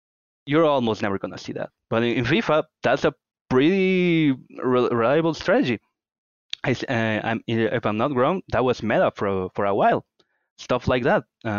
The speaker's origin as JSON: {"language": "English", "town": "Riobamba", "region": "Chimborazo", "country": "Ecuador", "said": "I'm from Riobamba. It's a much, much smaller city. Very, very beautiful."}